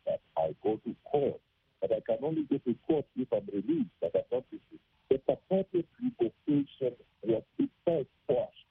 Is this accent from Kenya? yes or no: yes; Kenya; I took out my Kenyan national ID card to evidence that I am a Kenyan.